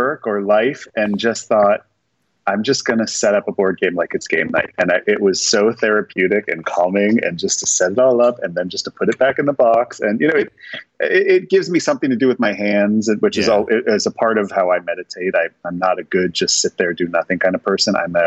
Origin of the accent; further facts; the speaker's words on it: California, United States; when you're born and raised in California, you've lived here long enough, you never think it's done.